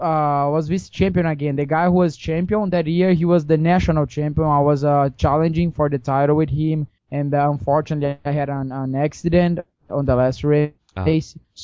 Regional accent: Goiânia, Goiás, Brazil; English is a second language; And I'm talking here from my hometown city, Goiânia in Brazil.

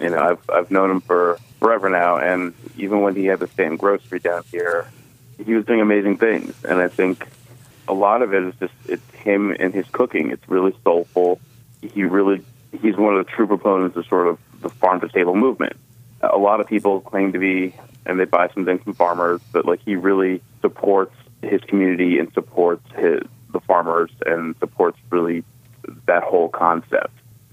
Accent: New York, United States; Hey, I'm from New York where there's house and street

